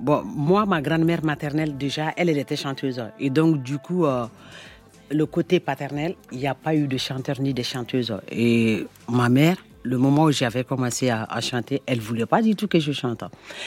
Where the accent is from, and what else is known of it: Kimbédi, Pool, Republic of the Congo; born or raised there